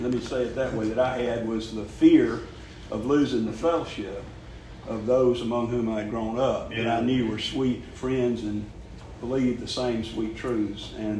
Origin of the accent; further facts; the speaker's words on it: Meta Branch, United States; Brother Tim and I grew up in Meta Branch, just 20 miles or so from here